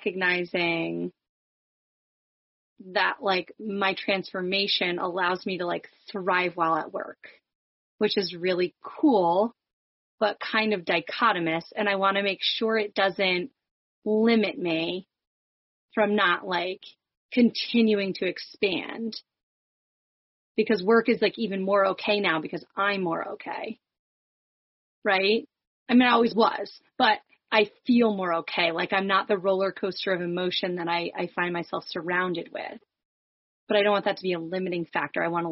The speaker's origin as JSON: {"language": "English", "region": "New Jersey", "country": "United States", "said": "Hi Sarah, nice to meet you. I'm from Northwestern New Jersey"}